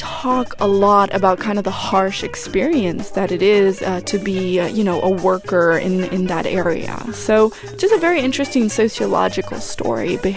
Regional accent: Argentina; when I was growing up in Argentina, there was a huge Peruvian migration.

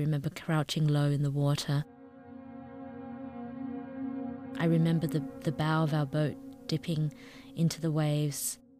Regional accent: Australia; also born or lived in Vietnam; now in San Francisco, United States; I say I'm from Australia because I know exactly what they're trying to ask me, which is, where's that accent from?

